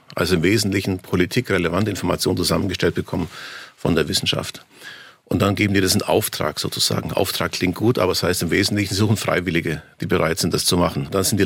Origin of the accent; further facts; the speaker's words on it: Marktoberdorf, Bavaria, Germany; Ja, ich komme aus dem Allgäu, aus der Gegend vom Markt Oberdorf, falls man das kennt, also Ostallgäu. So ganz knapp vor den Alpen, sag ich mal, ja.